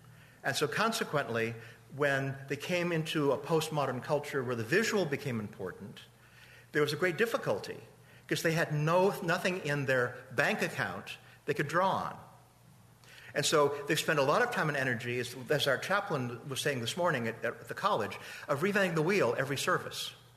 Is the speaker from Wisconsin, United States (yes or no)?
yes; Wisconsin, United States; But I'm from Wisconsin, I know about cows.